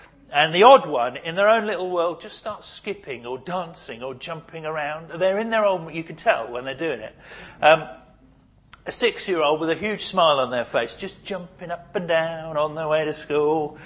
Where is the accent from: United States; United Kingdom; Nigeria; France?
United Kingdom; I'm British and we tend to be cautious and self-protective with our hearts.